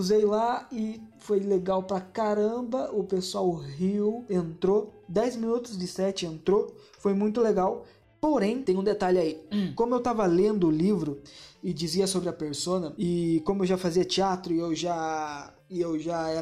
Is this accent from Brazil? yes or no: yes; Jaguariaíva, Paraná, Brazil; now in Ponta Grossa, Brazil; Faz alguns anos que eu moro aqui em Ponta Grossa. Mas eu não sou daqui, eu sou de Jaguariaíva, que é uma cidade muito mais do interior do que Ponta Grossa.